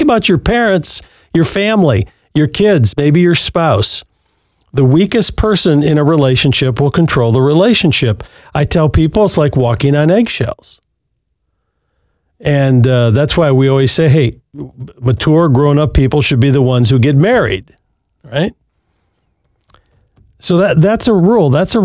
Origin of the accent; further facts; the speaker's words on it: Michigan, United States; now in Arizona, United States; I grew up in West Michigan with 100 inches of snow every winter, and now I live in the sunshine of Arizona